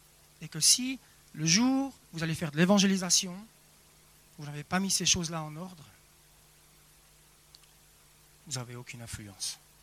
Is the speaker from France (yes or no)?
no; La Chaux-de-Fonds, Neuchâtel, Switzerland; Vous savez, j'ai grandi ici, à La Chaux-de-Fonds. On est arrivé dans les années 90.